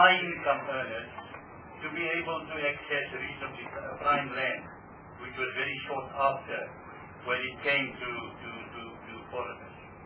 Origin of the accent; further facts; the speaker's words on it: South Africa; a so-called Indian, never been to India, never born in India, born and bred in South Africa, speaking the languages of my country, swear loyalty to this Mother Earth that has sustained me, and I was called an Indian.